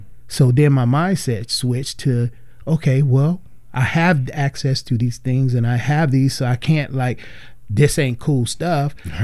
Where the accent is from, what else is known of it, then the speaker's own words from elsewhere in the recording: Los Angeles, California, United States; I knew at a young age, man, growing up in Watts and having to survive the gangs and all that kind of stuff